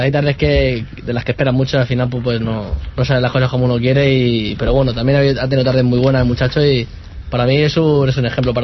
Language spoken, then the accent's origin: Spanish; Leganés, Community of Madrid, Spain; yo por suerte soy de Leganés